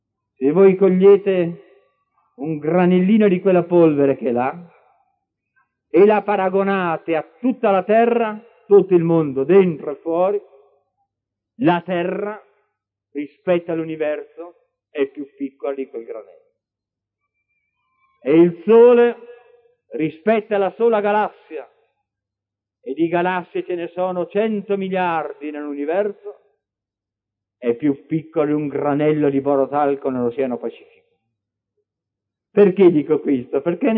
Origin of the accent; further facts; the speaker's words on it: Loreto, Marche, Italy; born there; Noi eravamo nelle Marche, nella mia terra. Io sono della terra di Leopardi. Sono nato ai piedi del colle della Madonna, del colle di Loreto.